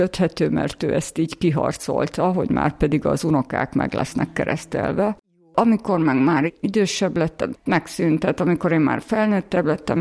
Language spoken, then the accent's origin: Hungarian; Sopron, Győr-Moson-Sopron, Hungary; én egy anyagi jólétbe születtem bele, és mivel én soproni vagyok, az osztrák határ közelsége miatt így hiába volt kommunizmus, meg szocializmus, nekünk mégis ilyen átjárhatóság volt